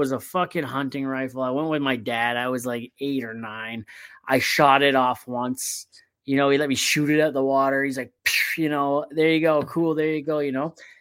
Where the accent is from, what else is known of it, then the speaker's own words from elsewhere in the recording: Canada; I'm a Canadian.